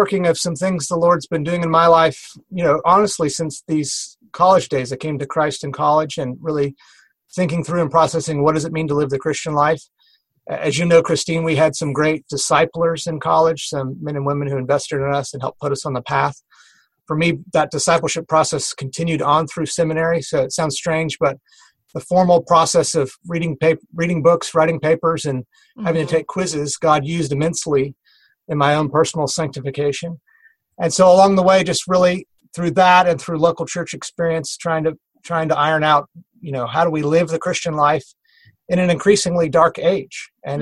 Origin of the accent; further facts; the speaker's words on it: Kingwood, Texas, United States; But I grew up in the Houston area of Texas in a suburb called Kingwood.